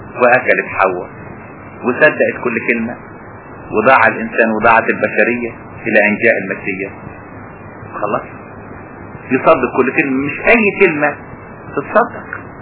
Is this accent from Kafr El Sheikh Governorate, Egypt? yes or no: no; Asyut, Asyut Governorate, Egypt; اتنين تجار عندنا في اسيوط